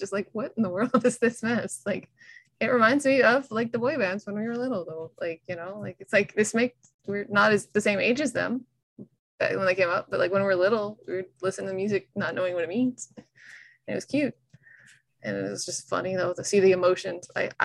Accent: the South, United States; accent: Southern; Wow, my southern accent came out.

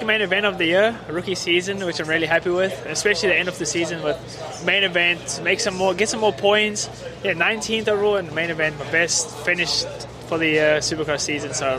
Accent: South Africa; Yeah, so I'm from South Africa, and very far away across the country.

